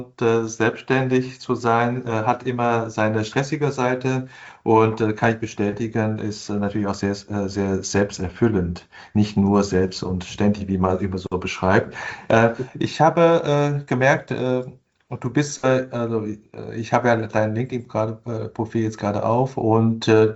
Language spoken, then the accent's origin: German; China; German is a second language; Ich bin selber Chinese